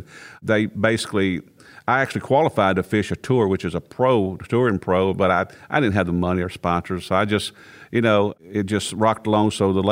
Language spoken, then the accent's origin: English; Natchez, Mississippi, United States; born there; I was born in Natchez, Mississippi, which is right across the bridge from Vidalia.